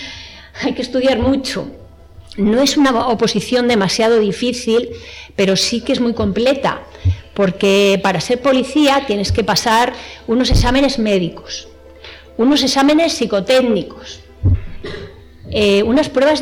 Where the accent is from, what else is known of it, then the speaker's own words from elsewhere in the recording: Valladolid, Castile and León, Spain; born there; Pues yo nací aquí en Valladolid, en el año 1970.